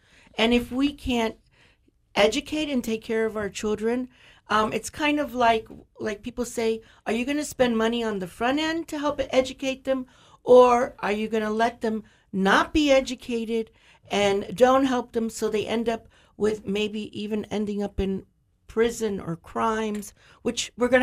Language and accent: English; United States; As you know, I grew up here in Charlotte County. I went to the elementary school here, and I'm the first woman to grow up here, come back and practice medicine.